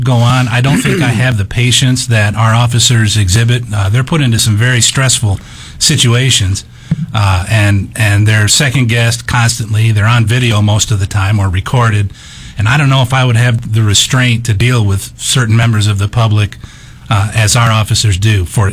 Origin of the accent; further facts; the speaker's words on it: Michigan, United States; Well, Jack, I grew up in Michigan.